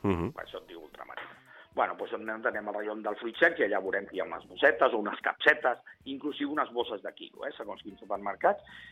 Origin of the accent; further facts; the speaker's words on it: L'Hospitalet de Llobregat, Catalonia, Spain; perquè sempre ho he dit molt que soc d'Hospitalet, perquè no, al contrari, mai n'hi he tingut que amagar, i el meu DNI posa Hospitalet, no posa a Barcelona